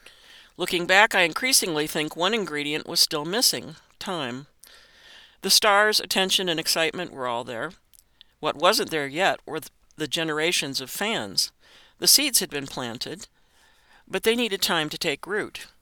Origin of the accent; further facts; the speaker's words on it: Nassau County, New York, United States; Like many children growing up in Nassau County, New York, I played soccer as much as, if not more than, Little League baseball, and eventually played high school soccer.